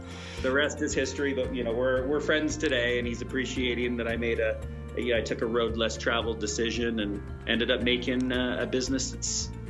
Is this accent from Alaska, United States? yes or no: no; San Francisco, California, United States; born there; I was born in San Francisco.